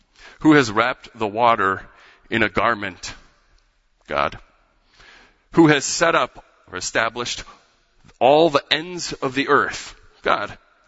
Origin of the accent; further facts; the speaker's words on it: Michigan, United States; As we said growing up in Michigan, maybe this is a common Midwest theme, if you don't like the weather, wait 15 minutes.